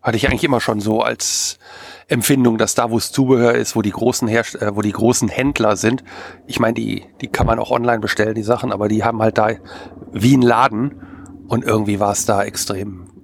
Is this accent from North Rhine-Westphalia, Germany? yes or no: yes; North Rhine-Westphalia, Germany; Ich bestehe aber allerdings aufs Bergische Land